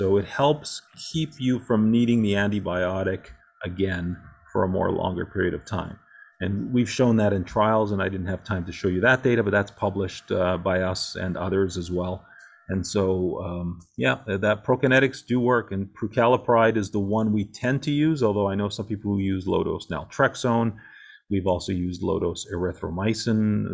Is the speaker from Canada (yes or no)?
yes; Canada; if there's anybody from Canada, shout out because I'm Canadian.